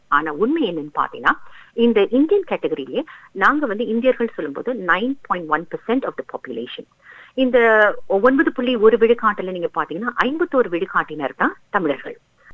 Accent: Singapore; நான் சிங்கப்பூரர் என்ற முறையில ஊடகத்துல, சிங்கப்பூர் ஊடகத்துல நமது அடையாளம் என்ன என்பதுதான் என்னோட ஆராய்ச்சி

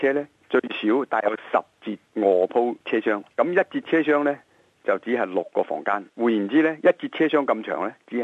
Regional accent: Guangdong, China; 我哋广东人讲叫企理吓，即系干净企理

